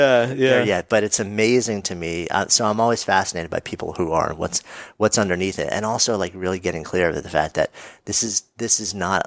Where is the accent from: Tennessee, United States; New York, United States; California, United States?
New York, United States; If I'm hanging out with my friends, I'm a New Yorker.